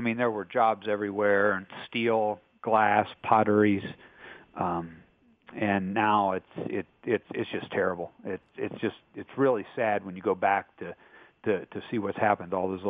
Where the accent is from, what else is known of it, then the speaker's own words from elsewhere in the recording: Steubenville, Ohio, United States; I grew up over around Steubenville, down in the Ohio River Valley, and I just love that area as a backdrop.